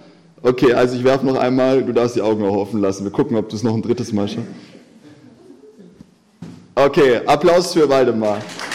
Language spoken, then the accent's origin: German; Baden-Württemberg, Germany; ich komme ja aus Schwaben, da hat man immer gesagt, das darfst du fein nicht.